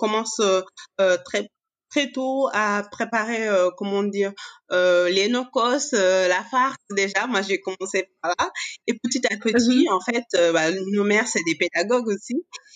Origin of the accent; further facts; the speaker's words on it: Senegal; born there; moi, je suis née au Sénégal.